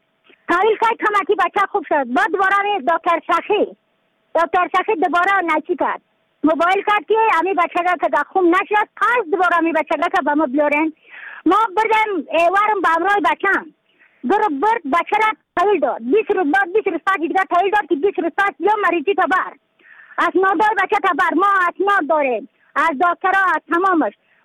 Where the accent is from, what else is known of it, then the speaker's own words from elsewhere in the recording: Yaftal, Badakhshan, Afghanistan; از بدخشان هستم، مرکز بدخشان ولسوالی یفتل پایان قیره وینگ.